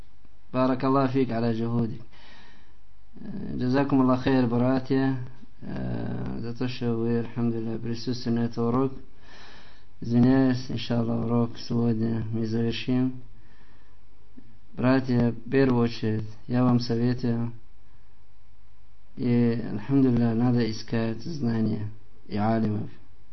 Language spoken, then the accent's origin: Russian; Russia; Я сам россиянин.